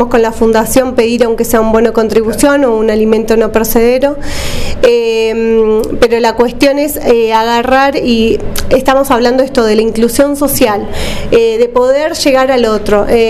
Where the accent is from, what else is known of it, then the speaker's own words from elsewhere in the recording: El Calafate, Santa Cruz, Argentina; moved away as an adult; also born or lived in La Plata / Trelew; soy de Calafate. Me fui a los 18 años a estudiar esta carrera